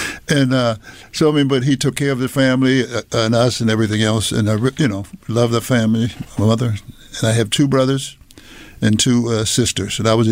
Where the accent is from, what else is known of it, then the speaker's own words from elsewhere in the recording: Washington, District of Columbia, United States; well, my background, I grew up in Washington, D.C.